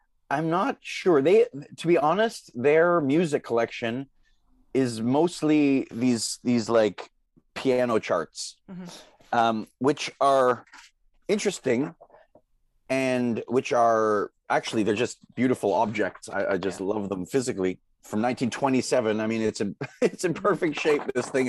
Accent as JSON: {"language": "English", "town": "Chelsea", "region": "Quebec", "country": "Canada", "tie": "born or raised there", "said": "when I grew up in Ottawa, well, in Chelsea, Quebec, which is just north of Ottawa, we'd go into Temple Israel on the Ottawa side, and we'd go to Hebrew school."}